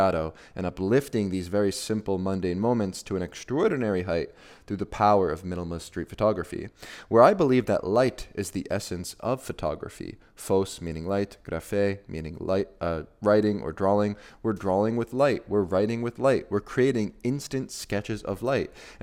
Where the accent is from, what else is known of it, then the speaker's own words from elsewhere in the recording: Philadelphia, Pennsylvania, United States; a very iconic symbol of Philadelphia, my hometown.